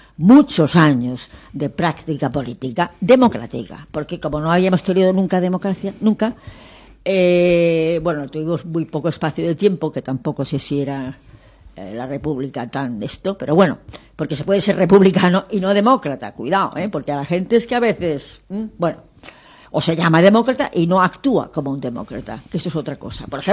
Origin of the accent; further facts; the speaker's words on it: Castile and León, Spain; Yo soy leonés, no soy... Yo soy inquero, no soy de Manacá.